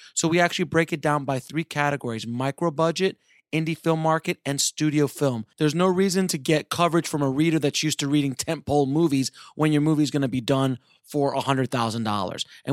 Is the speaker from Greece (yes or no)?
no; Miami, Florida, United States; and then of course you're from Miami and I'm from